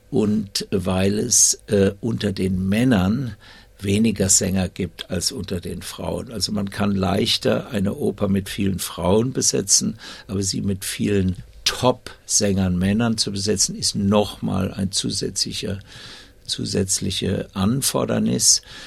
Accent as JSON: {"language": "German", "town": "Wiesbaden", "region": "Hesse", "country": "Germany", "tie": "born or raised there", "said": "Ich bin aufgewachsen in Wiesbaden, noch genauer gesagt in Wiesbaden-Biebrich"}